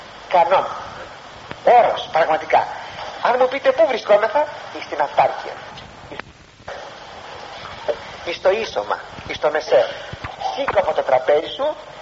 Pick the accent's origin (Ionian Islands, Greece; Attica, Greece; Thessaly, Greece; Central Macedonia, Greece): Attica, Greece; Kifisia; Μία γυναίκα στην πατρίδα μου την Κηφισιά